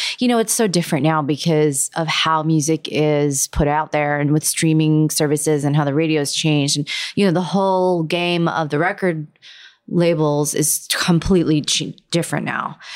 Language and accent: English; Pennsylvania, United States; Well, I'm from Pennsylvania. Those were right across the border.